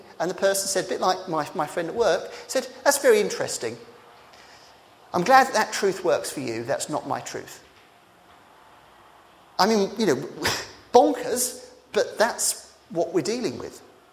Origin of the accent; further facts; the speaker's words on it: East of England, United Kingdom; and I come from Essex, right? It just, you know, maybe I should have got a bit more Essex.